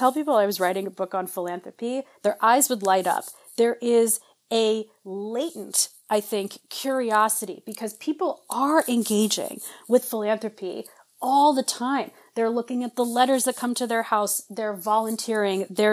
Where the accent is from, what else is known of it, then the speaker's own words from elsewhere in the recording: Cleveland, Ohio, United States; I grew up in Cleveland, Ohio.